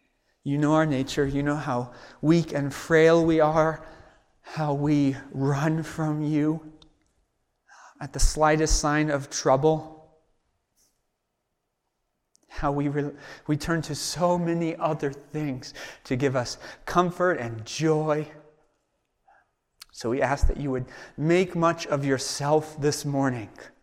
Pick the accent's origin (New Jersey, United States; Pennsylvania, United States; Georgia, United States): Georgia, United States; now in Denver, United States; When I was younger, I grew up in Georgia, and my family decided we're going to drive here to Denver from Georgia.